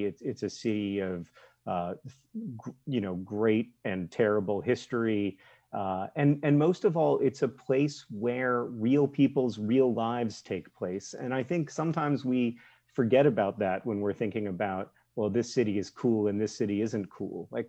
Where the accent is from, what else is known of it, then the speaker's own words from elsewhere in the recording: Indianapolis, Indiana, United States; Indianapolis is objectively not a great city, but it's my hometown and I love it very, very much.